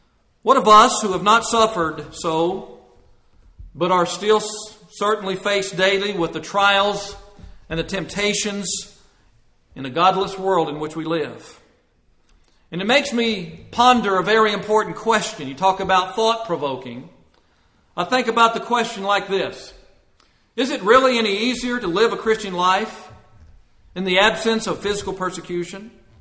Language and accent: English; Shady Valley, Tennessee, United States; And it's always been my understanding as I grew up in Shady Valley.